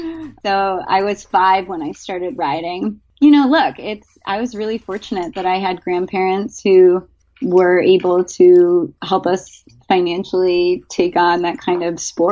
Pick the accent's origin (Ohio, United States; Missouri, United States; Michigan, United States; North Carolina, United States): Ohio, United States; Beechwood; I grew up in Cleveland, Ohio, actually in a city called Beechwood, which is an eastern suburb. And I was here until high school when I went to boarding school in Maine.